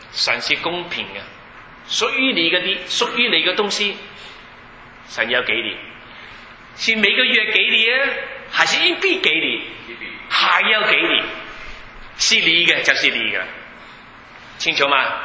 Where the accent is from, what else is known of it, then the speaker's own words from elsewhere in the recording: Guangdong, China; 你看我的口音就知道了，是广东人了，骗不到人了。